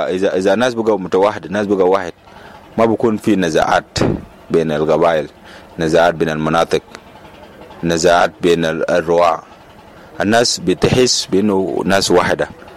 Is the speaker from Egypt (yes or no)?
no; South Sudan; أنا جنوبي.